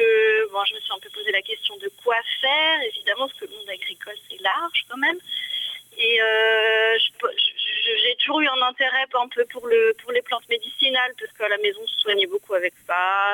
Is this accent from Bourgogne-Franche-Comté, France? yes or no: yes; Auxerre, Bourgogne-Franche-Comté, France; Moi je suis bourguignonne quand même. J'ai grandi à Auxerre.